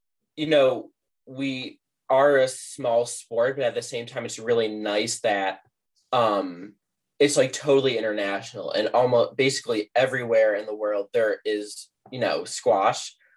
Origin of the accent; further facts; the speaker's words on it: Cleveland, Ohio, United States; I'm from Cleveland, Ohio, otherwise known as the Land, and I play at the Cleveland Racquet Club.